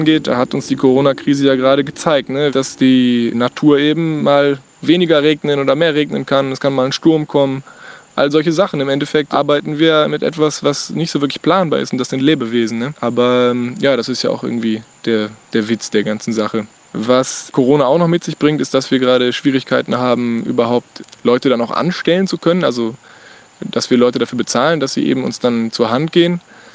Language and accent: German; Cologne, North Rhine-Westphalia, Germany; now in Brazil; ich komme ursprünglich aus Köln, lebe aber seit einigen Jahren in Brasilien, bin halber Brasilianer, halber Deutscher